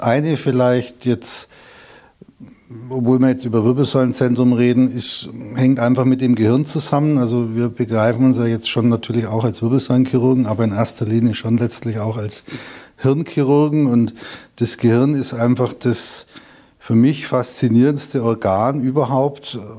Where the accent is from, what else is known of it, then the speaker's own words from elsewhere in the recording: Erlangen, Bavaria, Germany; now in Traunstein, Germany; Ähnlich wie Professor Gelse kommen wir eigentlich beide aus Erlangen. Ulglicherweise sind ja beide auch Franken. Er aus Oberfranken, ich aus Mittelfranken.